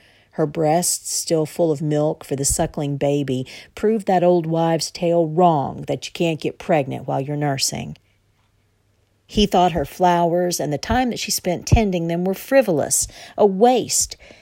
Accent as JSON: {"language": "English", "town": "Flatwoods", "region": "Kentucky", "country": "United States", "said": "I'm from Flatwoods, Kentucky"}